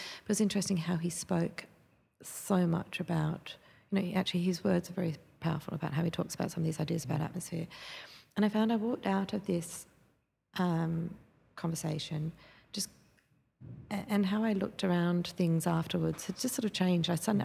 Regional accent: Australia; I'm Australian architect, yeah

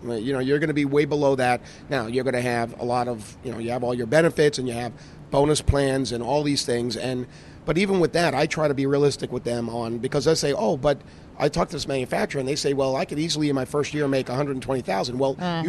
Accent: New York, United States; I'm a New Yorker anyway, so I can say these things

